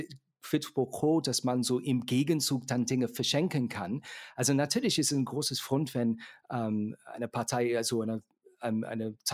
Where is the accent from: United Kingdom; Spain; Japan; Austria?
United Kingdom; ich komme aus Großbritannien